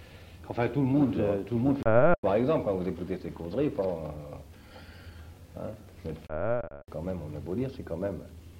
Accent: Orléans, Centre-Val de Loire, France; Alors pour moi, Orléans, c'est ma ville natale.

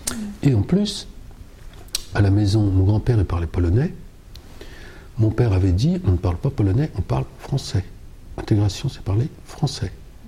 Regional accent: Pithiviers, Centre-Val de Loire, France; accent: Beauceron; ça me frappait quand j'ai quitté Pithiviers pour aller à Paris, tout le monde me disait tiens, t'es un paysan, parce que j'avais l'accent bosseron.

